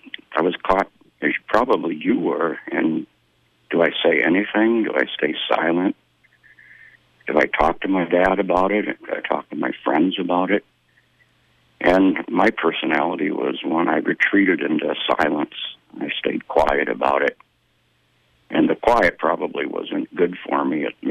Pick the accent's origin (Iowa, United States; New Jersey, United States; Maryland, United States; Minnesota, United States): Minnesota, United States; Worthington; And my recollection of growing up in Worthington, Minnesota was of a very tense household, bitter arguments between my mom and dad late at night.